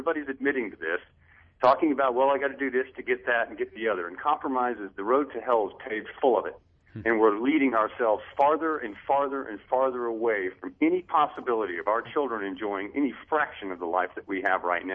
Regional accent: United States; I am not a Republican, and I am not a Democrat. I am an American, so the left-right thing doesn't work for me.

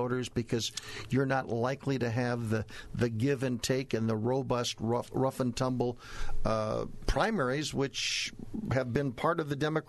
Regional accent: Chicago, Illinois, United States; And I'm from Chicago, and I've been around the block probably a few more times than you are. You're considerably younger than I am. But whenever I go to do a remote, I try to write down, what is my impression as someone who grew up in Illinois and Chicago?

